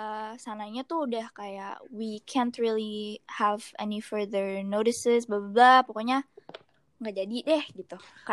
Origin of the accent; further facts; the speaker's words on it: Malang, East Java, Indonesia; Iya, pokoknya gue tuh dari Malang.